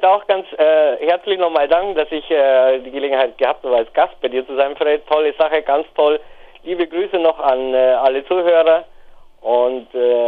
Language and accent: German; Bavaria, Germany; born there; nach Bayern, wo wir alle herkommen, also die meisten von uns zum Beispiel, drei, Steffen, Stefan und ich, wir sind der gebürtige Bayern